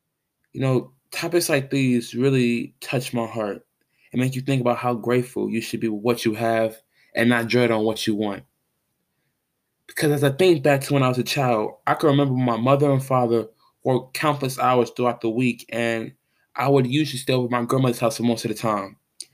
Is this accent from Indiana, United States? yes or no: no; East St. Louis, Illinois, United States; I'm from East St. Louis, Illinois. I'm currently 19 years old and I attend the illustrious Hampton University.